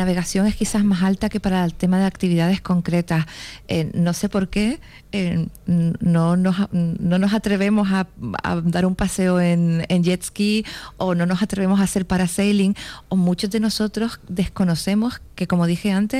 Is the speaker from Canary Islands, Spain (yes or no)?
yes; Canary Islands, Spain; soy canaria